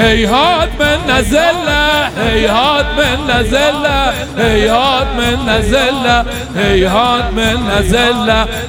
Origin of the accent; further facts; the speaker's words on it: Bushehr, Iran; از بوشهر اومدم، بوشهر اومدم.